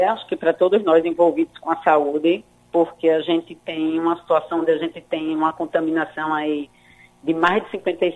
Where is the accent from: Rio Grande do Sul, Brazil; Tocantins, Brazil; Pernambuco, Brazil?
Pernambuco, Brazil; Recife; Mas eu sou daqui de Recife, sou apaixonada por Pernambuco